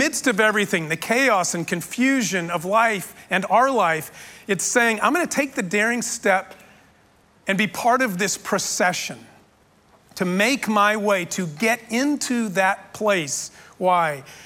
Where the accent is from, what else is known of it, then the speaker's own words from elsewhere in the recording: El Paso, Texas, United States; I mean, I grew up in El Paso, and directly across the Mexican-American border